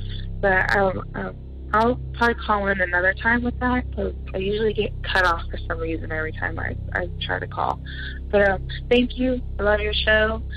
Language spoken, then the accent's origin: English; Columbus, Ohio, United States; I'm from Columbus, Ohio.